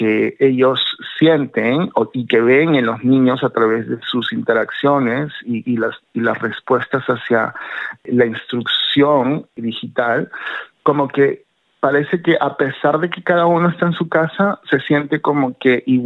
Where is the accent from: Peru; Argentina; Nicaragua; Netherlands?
Peru; desde España, Chile, bueno, yo soy de Perú